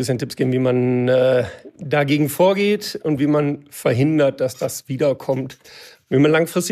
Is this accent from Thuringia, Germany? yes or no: no; Coesfeld, North Rhine-Westphalia, Germany; Ich komme aus Coesfeld im Münsterland. Das ist so nördlich vom Ruhrgebiet.